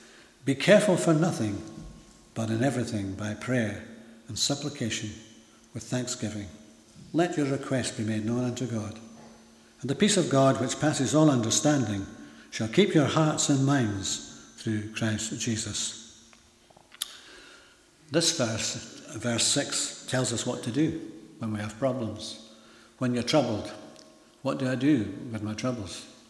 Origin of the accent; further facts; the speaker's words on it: Edinburgh, Scotland, United Kingdom; I can remember I was brought up in Edinburgh